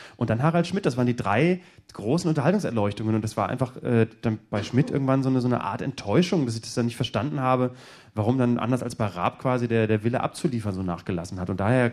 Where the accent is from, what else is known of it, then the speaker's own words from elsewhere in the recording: Bremen, Germany; als Bremer sowieso